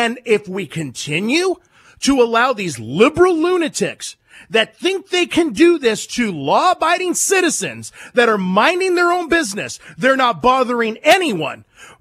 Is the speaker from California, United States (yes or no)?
yes; San Diego, California, United States; I know the dog park. I'm from San Diego.